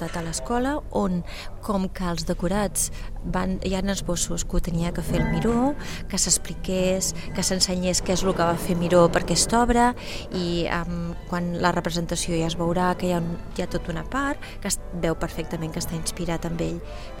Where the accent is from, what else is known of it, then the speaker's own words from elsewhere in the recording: Valls, Catalonia, Spain; Soc de Valls